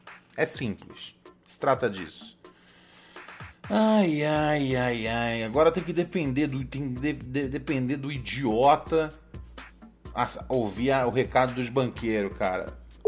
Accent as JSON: {"language": "Portuguese", "region": "Rio de Janeiro", "country": "Brazil", "tie": "born or raised there", "said": "Um salve pra toda a Zona Norte Carioca, tá ligado? Minha terra, tá ligado?"}